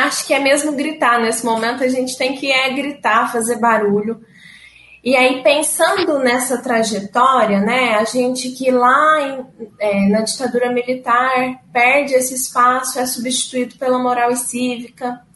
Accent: Minas Gerais, Brazil; eu sou mineira, né, nascida, criada em Minas Gerais. Estudei aqui, fui para uma cidade vizinha, atualmente eu moro em Uberaba, estudei em Uberlândia

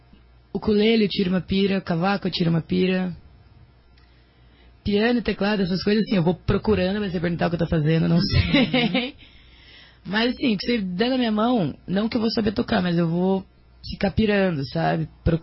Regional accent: Ourinhos, São Paulo, Brazil; Cara, eu sou de Ourinhos, São Paulo, interior de São Paulo, bem perto, bem na divisa com o Paraná, assim.

